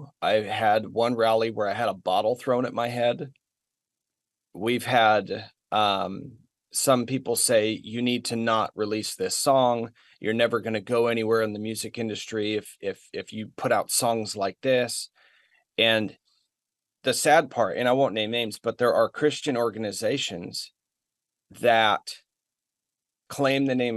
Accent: Washington, United States; now in Florida, United States; Like, I came from Washington State. I moved to Florida last January.

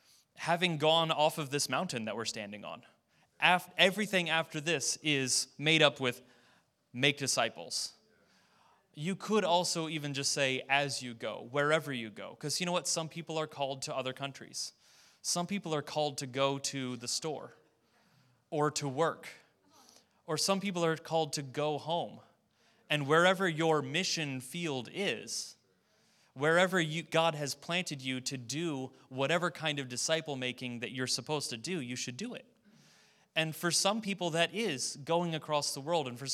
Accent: Hampton Roads, Virginia, United States; I don't know if this is a sixth sense that you just develop growing up in Hampton Roads

